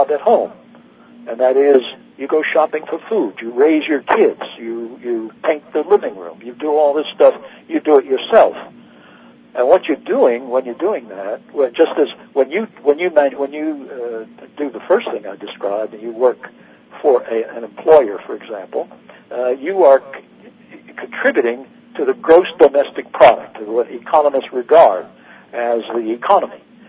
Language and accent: English; United States; Well, I'm being an American, I come with chemical optimism.